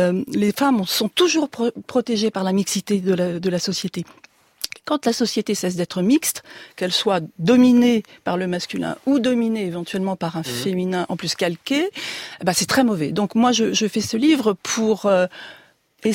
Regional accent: south of France, France; Je suis originaire du Sud.

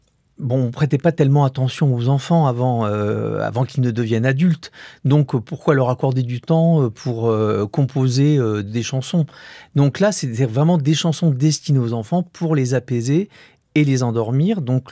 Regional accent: Paris, Île-de-France, France; J'ai grandi à Paris, dans le 15e arrondissement

